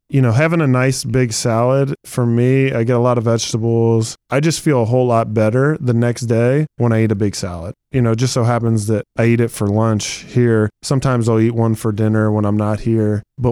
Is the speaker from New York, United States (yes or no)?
no; Cincinnati, Ohio, United States; Yeah, the two things that come to mind, Montgomery and ribs.